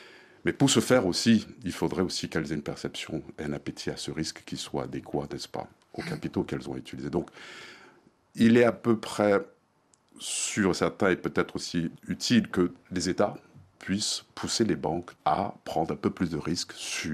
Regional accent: Cameroon; Je suis camerounais, j'ai une maison, j'ai des activités économiques aussi au Cameroun, notamment dans l'agriculture.

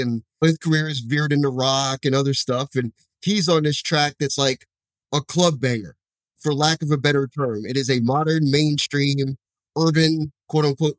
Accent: Washington, District of Columbia, United States; I'm from Washington, D.C., so I've known about … for a very long time.

